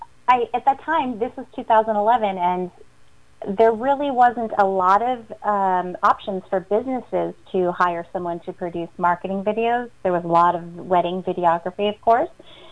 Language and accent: English; Saratoga Springs, New York, United States; now in Melbourne, United States; Saratoga Springs, where I grew up. And I just really had always dreamed of something bigger than my hometown, as much as I love it to death. And had friends down here in Melbourne.